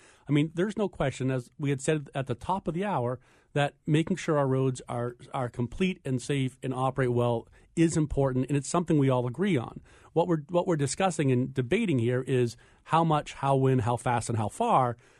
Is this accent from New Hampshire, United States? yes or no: yes; Lebanon, New Hampshire, United States; If you're up in the North Country, if you're over in Keene, I'm born and raised in Lebanon